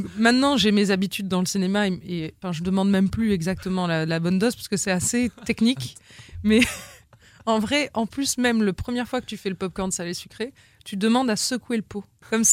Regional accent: Nice, Provence-Alpes-Côte d'Azur, France; now in Paris, France; Je suis niçoise et quand j'ai déménagé à Paris

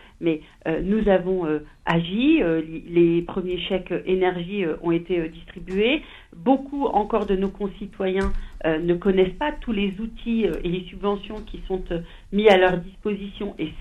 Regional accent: Trappes, Île-de-France, France; moi, j'en viens, je viens de Trappes, je suis une trappiste

